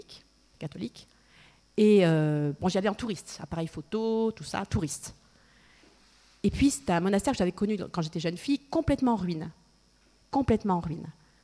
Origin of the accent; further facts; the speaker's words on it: Grand Est, France; Les Allemands, ils viennent aussi se régaler chez nous, en Alsace, voyez.